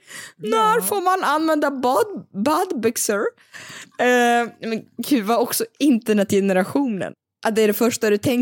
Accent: Siberia, Russia; eller jag hade en granne när vi växte upp i Sibirien.

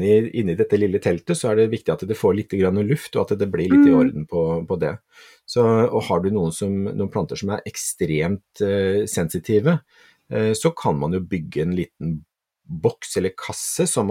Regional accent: Kragerø, Telemark, Norway; Jeg var hjemme i Kragerø en gang til påske

